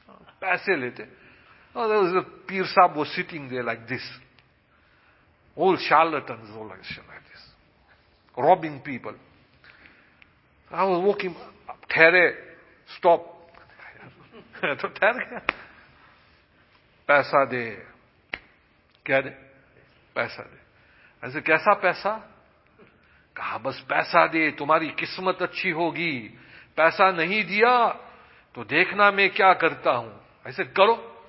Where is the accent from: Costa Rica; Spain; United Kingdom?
United Kingdom; England; And what is there to sniff me that I'm from England?